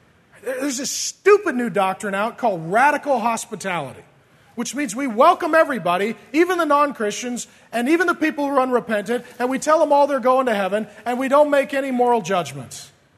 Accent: SeaTac, Washington, United States; Walking distance to my house growing up was 3 or 4 strip clubs. I grew up in SeaTac. Not a lot of Bible thumpers come out of airport areas, right?

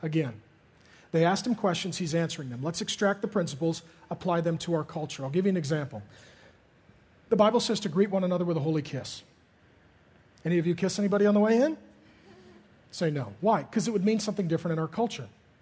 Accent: SeaTac, Washington, United States; I grew up in SeaTac. We know how to deal with this.

